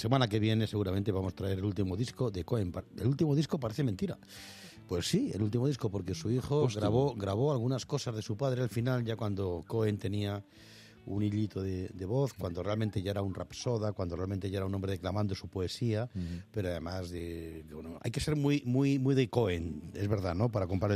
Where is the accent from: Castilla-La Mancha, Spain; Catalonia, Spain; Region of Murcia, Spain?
Castilla-La Mancha, Spain; also born or lived in Madrid; yo soy de Madrid, no, es que eres manchego, yo soy manchego